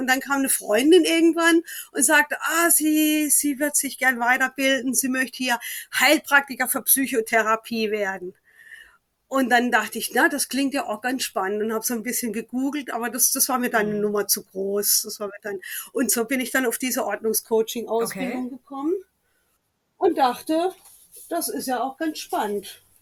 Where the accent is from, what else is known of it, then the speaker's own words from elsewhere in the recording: Southern Germany, Germany; now in Hamburg, Germany; Also ich komme aus Süddeutschland, das hört man ja auch immer noch.